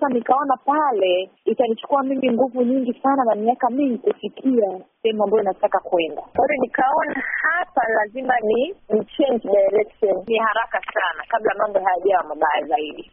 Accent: Tanzania; now in United States; wakati natoka huku Afrika, Tanzania.

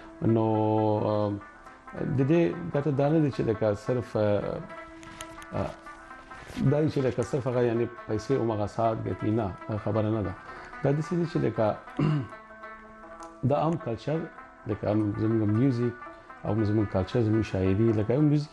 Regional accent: Afghanistan; moved away; زه د افغانستان راغلی یم

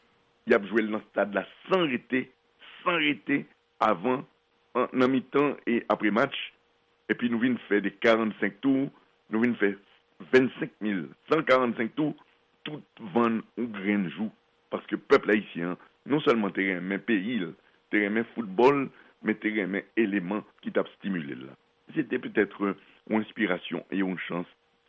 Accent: Haiti; Nous sommes des Haïtiens avant tout, ça veut dire que nous avons fait l'histoire, nous continuerons à faire l'histoire.

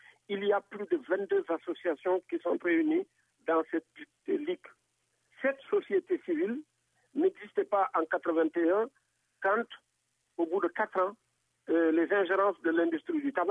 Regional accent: Senegal; nous sommes des Sénégalais. Nous travaillons au Sénégal

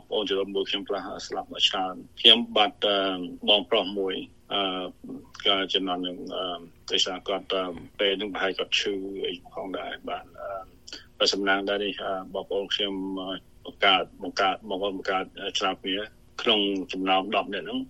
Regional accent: Battambang, Cambodia; born or raised there

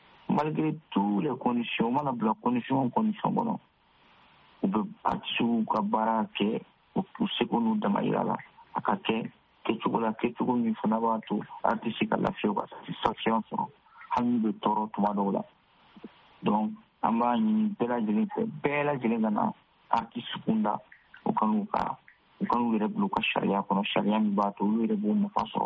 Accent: Mali; en tant que malien, en tant que artiste malien.

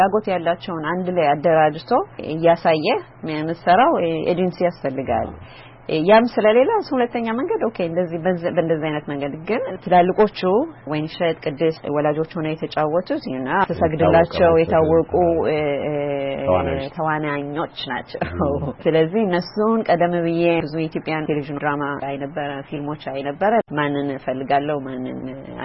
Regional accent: Addis Ababa, Ethiopia; እኔ አዲስ አበባ ሾላ የካሚካኤል እዛ አካባቢ ነው ያደኩት።

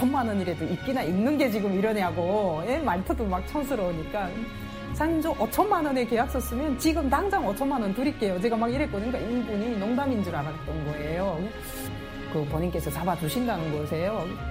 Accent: North Korea; 북한에서 왔는데

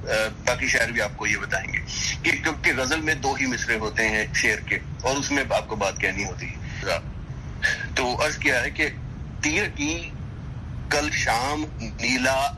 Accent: Punjab, Pakistan; اردو کی تعلیم جو ہے وہ، جہاں سے میں ہوں پنجاب سے، وہاں آپ کو اسپیشلی بڑے شہر میں جا کر آپ کو کورسز لینے پڑتے ہیں

